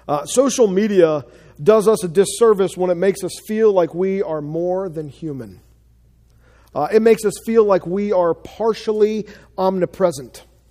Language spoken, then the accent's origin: English; Asheville, North Carolina, United States; This is a family that I grew up with because I grew up in Asheville.